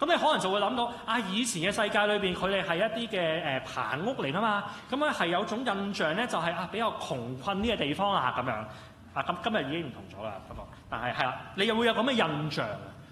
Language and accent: Cantonese; China; 我哋中国人文化咧就会想